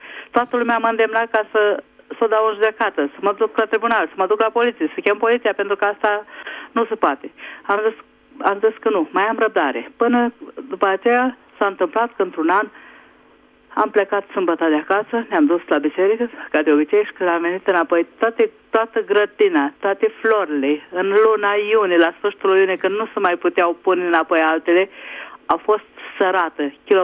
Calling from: Budapest, Hungary; sunt din Budapesta

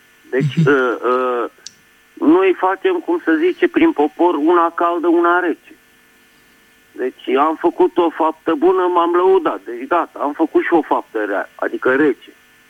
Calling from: Bucharest, Romania; din București.

